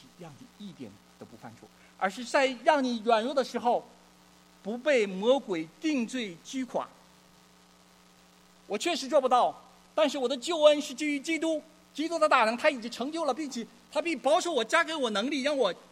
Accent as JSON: {"language": "Chinese", "region": "Northeast China", "country": "China", "accent": "Northeastern Mandarin", "said": "用我们东北话哈，够你喝一壶的。"}